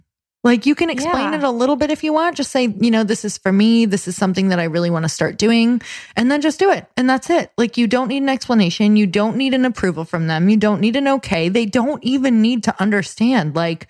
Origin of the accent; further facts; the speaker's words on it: Midwest, United States; I was like, I am from the Midwest, but I am gonna look like I live here.